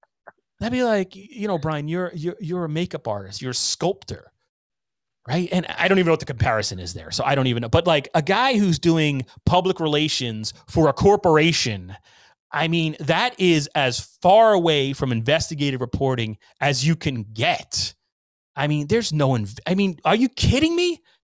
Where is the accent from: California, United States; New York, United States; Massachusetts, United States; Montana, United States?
New York, United States; Somers; we were born and raised in Somers, New York, you know, and 60 minutes directly north of the city.